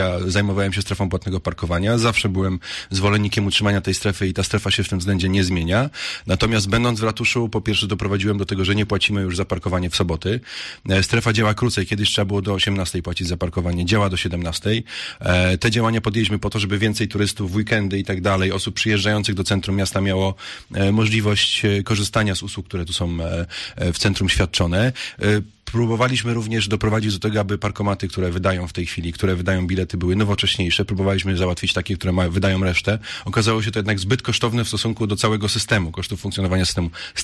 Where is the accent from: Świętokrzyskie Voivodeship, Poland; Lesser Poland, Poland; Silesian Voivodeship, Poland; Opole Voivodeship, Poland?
Opole Voivodeship, Poland; Opole; ja jestem z Opola